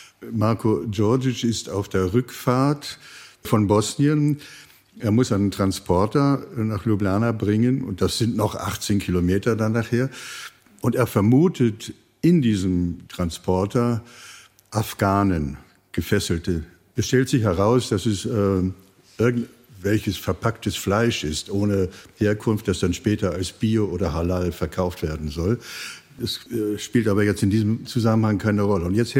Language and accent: German; Hildesheim, Lower Saxony, Germany; also born or lived in Lübeck / Klagenfurt; now in Zagreb, Croatia; Ich stamme aus Lübeck. Bin in Hildesheim sozialisiert worden. Dann habe ich in Klagenfurt 30 Jahre gelebt, also in Österreich. Jetzt lebe ich seit 20 Jahren in Zagreb.